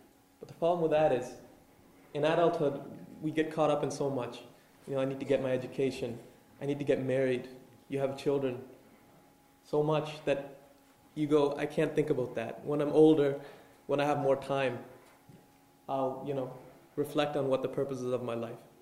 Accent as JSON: {"language": "English", "town": "Toronto", "region": "Ontario", "country": "Canada", "said": "I'm from Toronto. I'm still a student"}